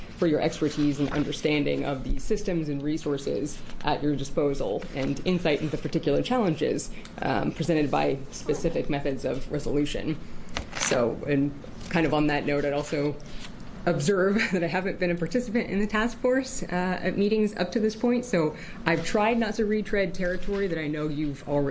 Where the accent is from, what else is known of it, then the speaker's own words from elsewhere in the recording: Portland, Oregon, United States; I'm an attorney from Portland, Oregon.